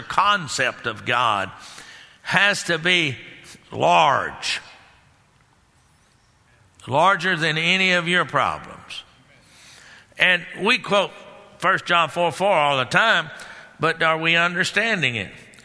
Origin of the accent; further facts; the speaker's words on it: Texas, United States; And I grew up in Texas.